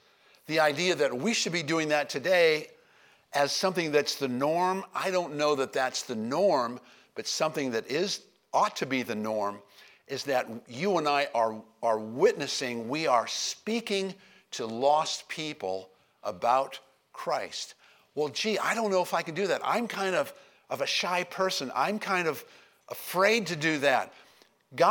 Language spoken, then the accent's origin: English; United States; And who did I think I was as an American? Our culture has only been around a couple of hundred years, and I'm going to go there and tell them anything?